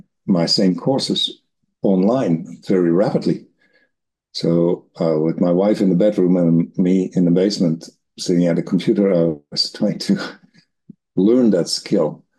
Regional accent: Netherlands; No, I came from the Netherlands. And in the Netherlands, I did two studies. I grew up on a food farm

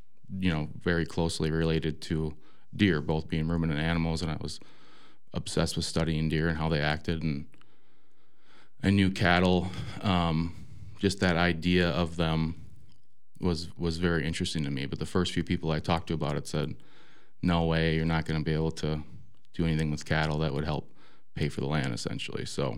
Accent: Viroqua, Wisconsin, United States; I grew up in Viroqua. I graduated in 2011. And my family's been in the area for a long time.

